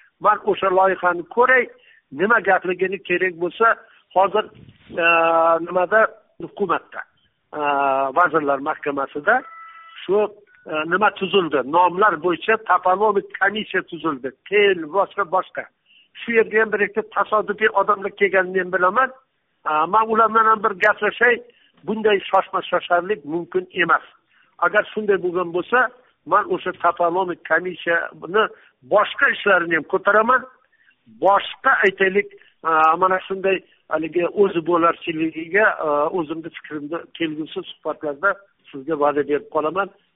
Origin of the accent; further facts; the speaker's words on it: Jizzakh, Jizzakh Region, Uzbekistan; now in Mirzachul, Uzbekistan; Mirzacho'l 49-yilda biz ko'chib kelganmiz Jizzaxdan, tog'lar orasidan, go'zal vodiydan To'qaylarni ichiga. Mirzacho'l degan joyga ko'chib kelganmiz.